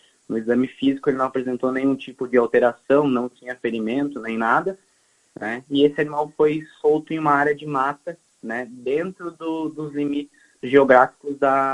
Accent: Vacaria, Rio Grande do Sul, Brazil; Eu até brinco que Vacaria é a minha terra natal e também a terra dos pumas, né?

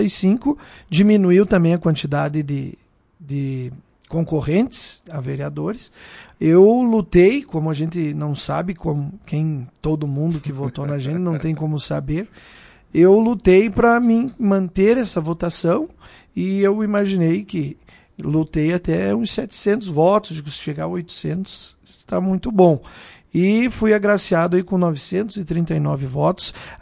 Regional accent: Vacaria, Rio Grande do Sul, Brazil; Eu sou natural de Vacaria.

